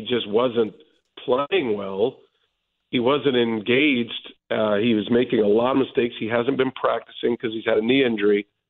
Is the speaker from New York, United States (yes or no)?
no; Austin, Texas, United States; I'm from Austin. I was born in Austin.